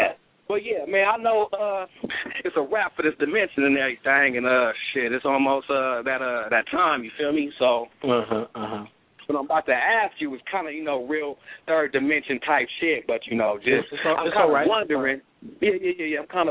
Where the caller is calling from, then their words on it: California, United States; I'm calling from Cali, calling from the Bay Area.